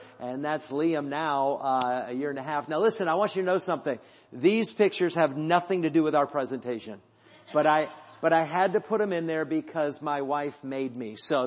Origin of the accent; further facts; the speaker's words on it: New Hampshire, United States; She's from Ohio, and I'm from New Hampshire. And we met in college in Florida.